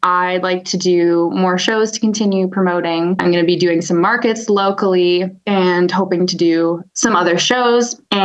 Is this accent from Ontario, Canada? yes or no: no; Edmonton, Alberta, Canada; I'm from Edmonton, Alberta, and that's where I'm from. And that's where I'm settled right now. Also living place with my partner out of town, just north of the city.